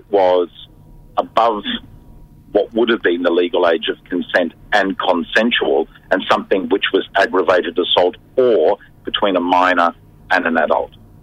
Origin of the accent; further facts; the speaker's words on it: Rockhampton, Queensland, Australia; Rockhampton is my hometown. It's where I was born and raised and learned to be gay. My parents still live there.